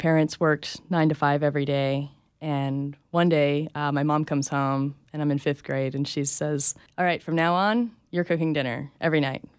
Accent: Florida, United States; Well, I've moved around all of my young life, but my homeland is Florida. And I moved directly here from North Carolina, where I'd been living for like a year.

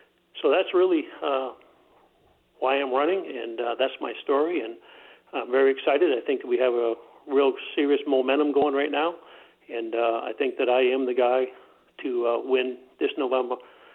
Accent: Lisbon Falls, Maine, United States; I grew up here in Lisbon Falls. I went to Lisbon High School, graduated from there

